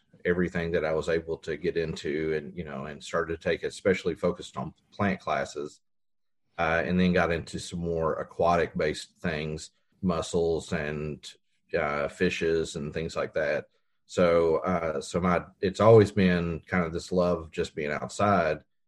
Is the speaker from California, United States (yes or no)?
no; Frankfort, Kentucky, United States; So I grew up in Frankfort, Kentucky, lived in the county the first part of my life, and then moved into town after that.